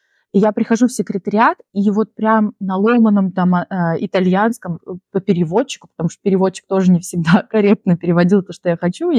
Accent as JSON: {"language": "Russian", "region": "Siberia", "country": "Russia", "said": "в силу своих обстоятельств, я из Сибири. Ну, из Сибири было, в принципе, сложно куда-то летать, особенно в сторону Европы"}